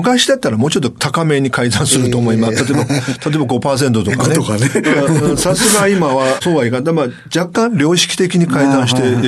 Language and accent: Japanese; China; Japanese is a second language; ただ僕ら中国人にとって頭下げるのが本当できないことであって